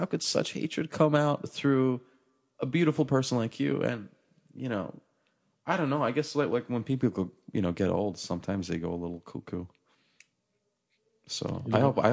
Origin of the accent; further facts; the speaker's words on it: Turkey; I'm for sure going to buy the house that I grew up in Turkey, in the apartment complex that I was raised in.